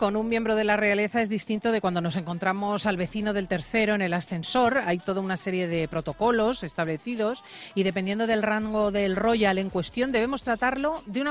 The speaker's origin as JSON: {"language": "Spanish", "country": "Spain", "said": "nuestros reyes son más espontáneos, como también somos los españoles"}